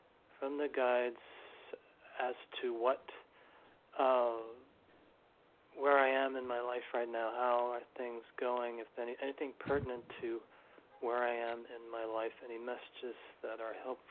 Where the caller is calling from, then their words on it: New York City, New York, United States; I'm calling from New York City.